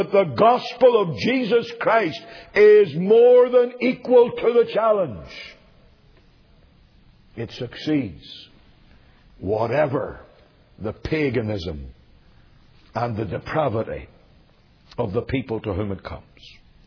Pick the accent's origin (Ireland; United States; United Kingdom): Ireland